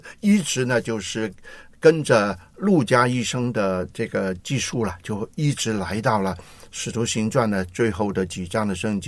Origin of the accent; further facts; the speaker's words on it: Hong Kong; 你就却回来跟我们香港人挤在一起。